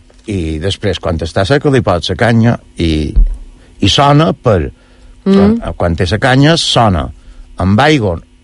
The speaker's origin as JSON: {"language": "Catalan", "town": "Sa Pobla", "region": "Balearic Islands", "country": "Spain", "said": "Bueno, com que jo som de la Pobla"}